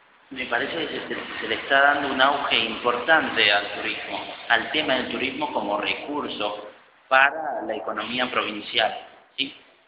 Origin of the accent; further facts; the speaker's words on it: San Juan, Argentina; Por ejemplo, yo soy sanjuanino y no he visitado el Chicualasto.